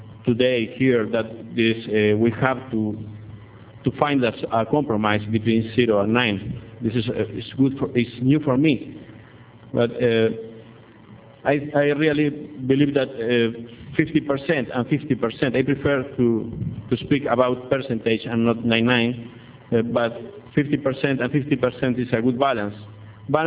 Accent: Uruguay; English is a second language; I am from Uruguay. This is a small country in South America.

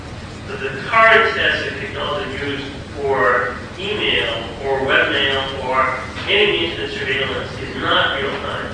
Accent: New Bedford, Massachusetts, United States; Well, I'm from New Bedford, so I hate abortion.

